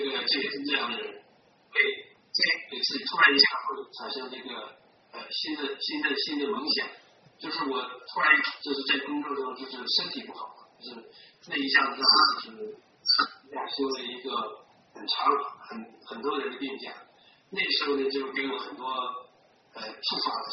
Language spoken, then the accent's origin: Chinese; Shenyang, Liaoning, China; 我在沈阳东北长大，所以从小喜欢航空，就喜欢航空模型